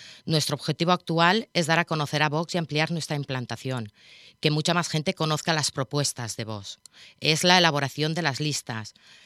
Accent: Villarreal, Valencian Community, Spain; soy una ciudadana de Villarreal

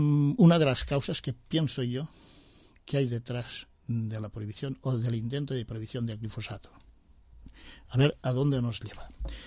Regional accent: Spain; soy español.

